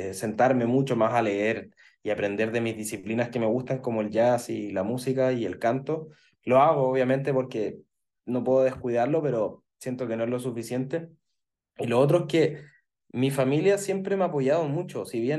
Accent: Chile; como soy de Chile, tengo que comer chile

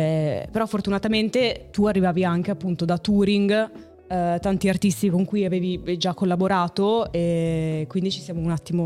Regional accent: Veneto, Italy; da dove vengo io, Veneto, ombra è un bicchiere di vino.

